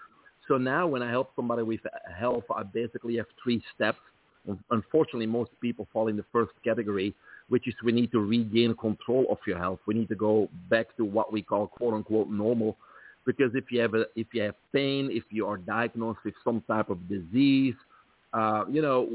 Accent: Belgium; accent: Belgian; I grew up in Belgium, from there the accent, right? And it was a single family home.

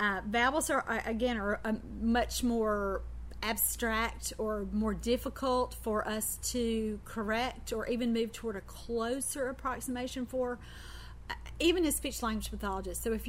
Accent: Deep South, United States; vowels are what let you know that I'm from the Deep South.

